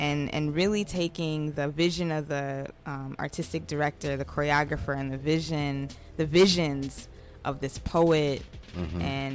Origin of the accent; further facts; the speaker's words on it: Evanston, Illinois, United States; You know, I grew up in Evanston with Chicago, you know, right there at the next door, the back door, however you want to think about that.